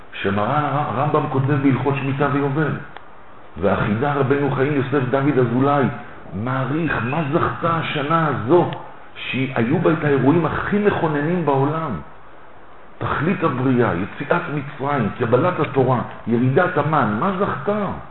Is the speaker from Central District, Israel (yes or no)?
yes; Petah Tikva, Central District, Israel; אתה יודע שאצלנו בבית ספר, אני יליד פתח תקווה